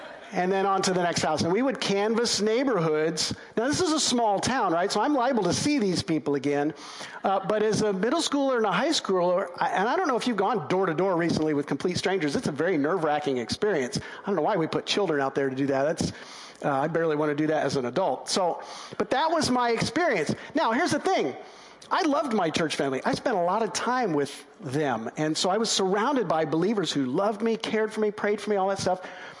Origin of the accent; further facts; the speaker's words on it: Midwest, United States; I grew up in the Midwest, the Bible Belt, a family who practiced Christianity not as a way to make God happier, but as an expression of faith.